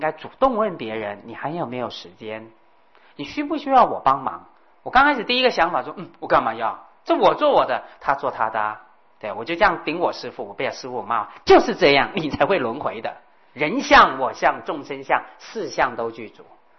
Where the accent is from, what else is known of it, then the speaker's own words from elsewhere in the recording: China; 我必须说这样，希望大家不要不高兴，因为我是中国人，我很高兴。